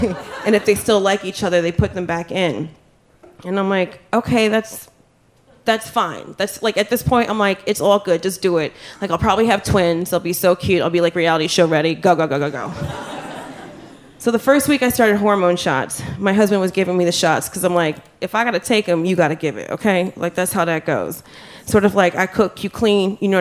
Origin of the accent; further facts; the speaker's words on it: Jamaica; because I'm Jamaican and Haitian.